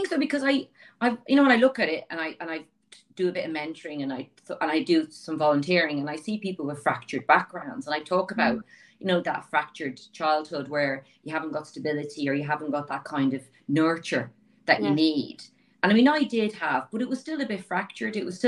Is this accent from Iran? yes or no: no; Dublin, Leinster, Ireland; So I left school at 16. I'm from Dublin inner city. So my dad died when I was 7, and we moved in with my granny and granddad